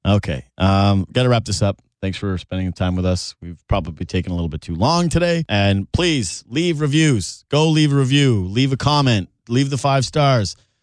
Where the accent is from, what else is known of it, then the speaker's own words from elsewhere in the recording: Canada; I'm Canadian. I cheer for the Canadian guys.